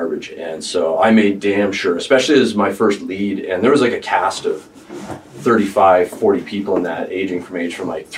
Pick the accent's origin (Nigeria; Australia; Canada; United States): Canada; I'm Canadian. Fuck that shit, man.